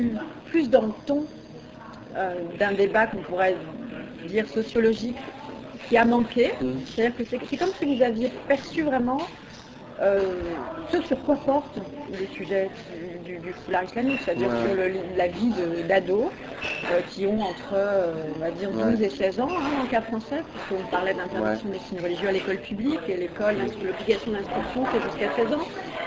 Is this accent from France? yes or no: yes; France; now in Canada; tout comme moi, peut-être je suis française et vivant ici